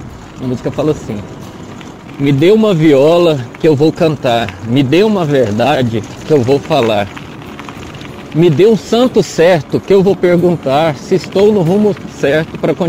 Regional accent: Santa Helena de Goiás, Goiás, Brazil; Sou de Santa Helena, de Goiás. Sou militar. Sou bombeiro.

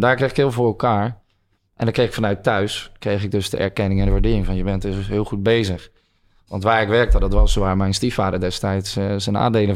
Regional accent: Hilversum, North Holland, Netherlands; En daarna ben ik voornamelijk opgegroeid in Heideuvel. Dat is een astmacentrum in Hilversum dan.

